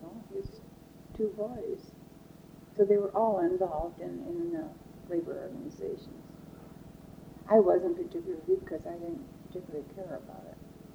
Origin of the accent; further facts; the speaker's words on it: Seattle, Washington, United States; born there; I was born right here in Seattle.